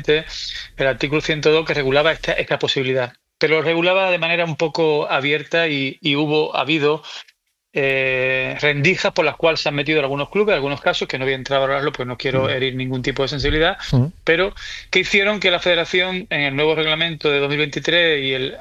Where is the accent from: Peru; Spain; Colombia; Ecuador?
Spain; San Fernando, Andalusia; yo soy de Cádiz, soy Cañay, soy San Fernando